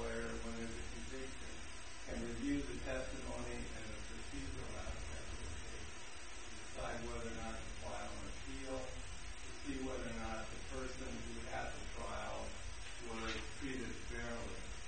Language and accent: English; San Francisco, California, United States; I grew up in San Francisco, and my office is based there.